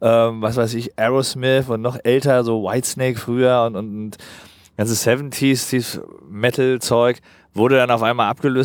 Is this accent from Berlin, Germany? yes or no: yes; Berlin, Germany; Geboren bin ich in Pankow. Die ersten zwei Lebensjahre waren in Pankow, in der Florastraße. Aber seit ich 2-3 bin, wohne ich halt im Prenzlauer Berg.